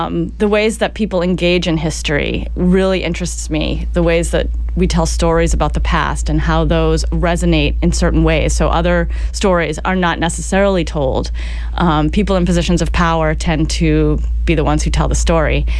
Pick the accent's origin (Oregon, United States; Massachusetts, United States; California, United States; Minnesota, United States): Massachusetts, United States; Brockton; I am indeed. I grew up in Brockton. I was born and raised there.